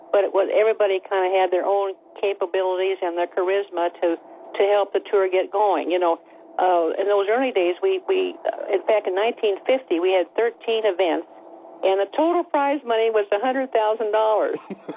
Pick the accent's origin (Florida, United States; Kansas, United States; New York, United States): Kansas, United States; Wichita; that's how we started the LPGA in my hometown of Wichita, Kansas, in 1950 at the Rolling Hills Country Club.